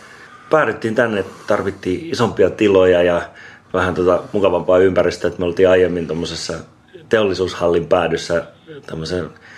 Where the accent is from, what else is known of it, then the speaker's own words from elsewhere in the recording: Vantaa, Uusimaa, Finland; also born or lived in Eastern Finland / Espoo; Joo, mä Vantaalta kotoisin ja sitten asunut jonkun aikaa tuolla Itä-Suomessa ja Espoossa. Ja muutellut vähän sinne tänne.